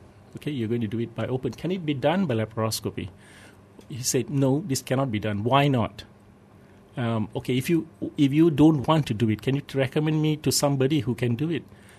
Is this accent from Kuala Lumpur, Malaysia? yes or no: no; Malacca, Malaysia; I'm from Malacca, so it's Malacca